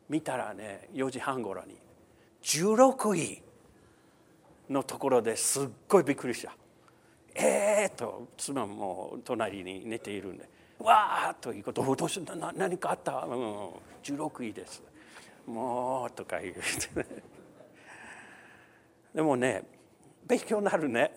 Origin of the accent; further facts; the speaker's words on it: United States; Japanese is a second language; now in Japan; まあ、アメリカ人ですから、まあ、日本にいるから